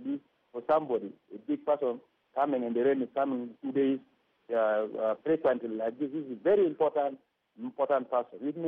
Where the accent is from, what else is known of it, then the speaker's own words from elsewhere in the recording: South Sudan; now in Kenya; Yeah, I came from South Sudan to come and receive the blessing of Pope so that the Pope may pray for peace in my country, South Sudan